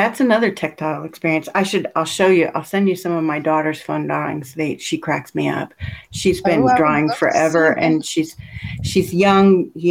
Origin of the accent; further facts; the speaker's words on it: United States; This is going to sound so dorky as an American.